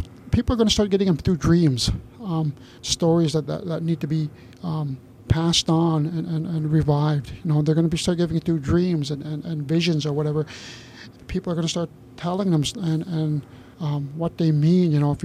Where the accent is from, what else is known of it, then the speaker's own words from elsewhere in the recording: Nett Lake, Minnesota, United States; I'm from Net Lake.